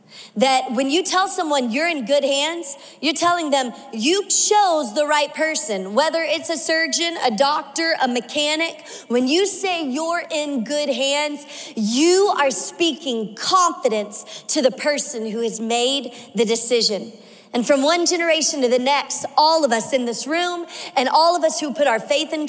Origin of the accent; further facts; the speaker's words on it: Shreveport, Louisiana, United States; now in Miami, United States; I'm not originally from Miami. I've been in Miami for about 18 years, but grew up in Shreveport, Louisiana. And I'm one of seven kids.